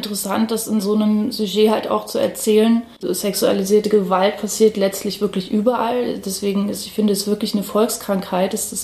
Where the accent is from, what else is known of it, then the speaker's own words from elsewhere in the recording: Halle, Saxony-Anhalt, Germany; also ich bin selber tatsächlich auch in Halle aufgewachsen, auf der Silberhöhe, also ein ziemlich prekäres Fleckchen, ziemlich abgeschottet von der eigentlichen Stadt